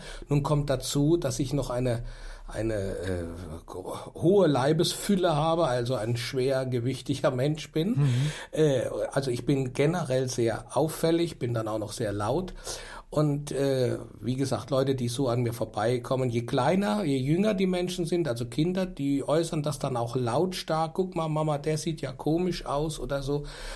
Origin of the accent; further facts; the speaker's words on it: Landau in der Pfalz, Rhineland-Palatinate, Germany; ich komme aus Landau in der Pfalz